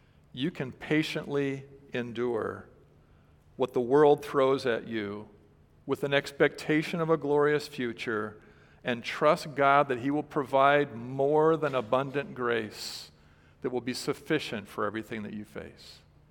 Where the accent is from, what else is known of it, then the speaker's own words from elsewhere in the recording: Fresno, California, United States; So I remember a time when I was a little kid and my brother and I were growing up in Fresno and we were out riding our bicycles.